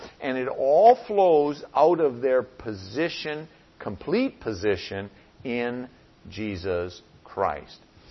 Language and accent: English; Seward, Alaska, United States; now in Twin Cities, United States; We come from Seward, Alaska, 3,000 people, summer may be triple that or so. Zero stoplights in the city. So we come here and it's a hyperdrive.